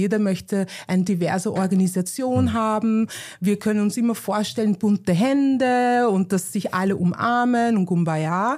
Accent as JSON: {"language": "German", "region": "Vienna", "country": "Austria", "said": "ich bin Wienerin"}